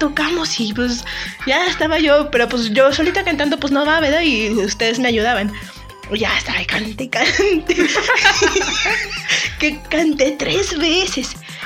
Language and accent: Spanish; Zacatecas, Mexico; en Zacatecas, que nosotras somos de Zacatecas, por si no sabían. Zacatecas, México.